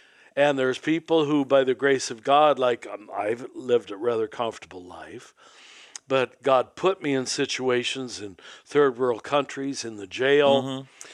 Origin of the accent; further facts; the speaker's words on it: Kansas, United States; I wasn't. I was raised in Kansas.